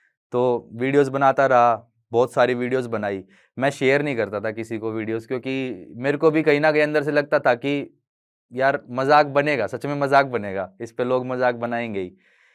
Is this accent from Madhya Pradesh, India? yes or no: no; Delhi, India; born there; और मेरा जन्म दिल्ली में हुआ